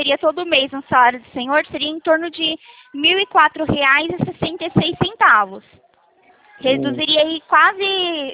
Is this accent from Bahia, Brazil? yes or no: no; Araras, São Paulo, Brazil; eu sou aqui de Araras.